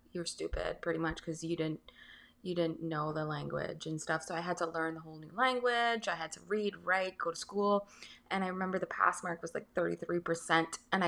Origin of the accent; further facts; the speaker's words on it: Barbados; So I grew up in Barbados